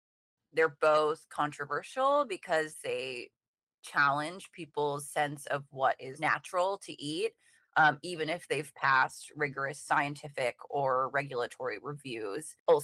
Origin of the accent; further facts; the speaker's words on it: Singapore; now in United States; I'm originally from Singapore